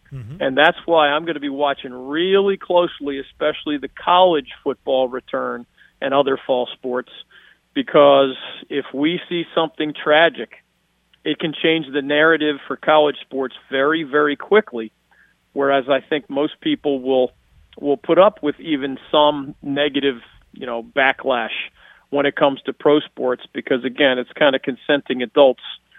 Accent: Philadelphia, Pennsylvania, United States; now in North Carolina, United States; I mean, I grew up in Philadelphia where it's 95% pro sports, and the colleges have to do something spectacular to get in the headlines.

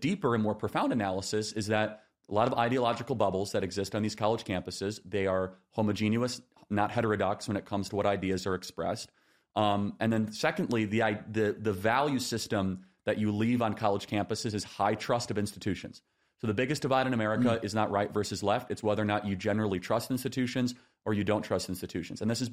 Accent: Illinois, United States; I grew up in Illinois, which Midwest was traditionally more of an ACT.

